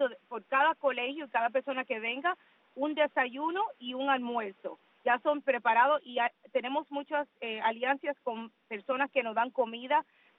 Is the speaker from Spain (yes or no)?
no; Cuba; born there; tú sabes que nací en Cuba